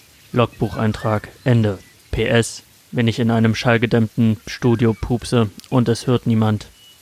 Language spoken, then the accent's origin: German; Saxony, Germany; accent: Saxon; Mit meinem sächsischen Akzent kann ich sie belustigen.